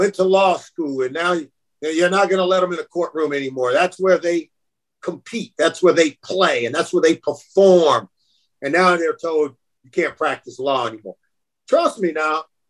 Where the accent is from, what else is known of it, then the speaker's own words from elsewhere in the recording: Compton, California, United States; I grew up in Compton, California, where Serena is from.